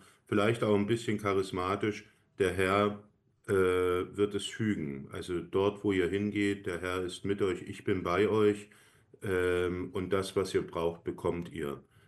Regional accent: Germany; weil Deutschland ist meine Heimat

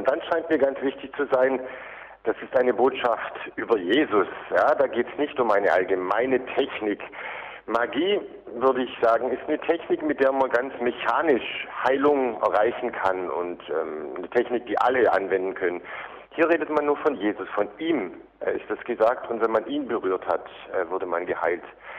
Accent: Germany; now in Rome, Italy; Naja, der Sommer in Rom ist eigentlich zu heiß. Da ist man auch froh als Deutscher, wenn man auch mal ein bisschen Urlaub hat im Sommer.

